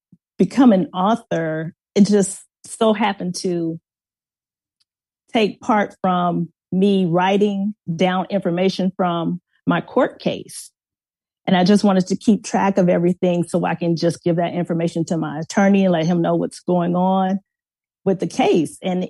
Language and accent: English; Inglewood, California, United States; also born or lived in Los Angeles; I was born in Los Angeles, raised in Inglewood, California. Yes, Inglewood.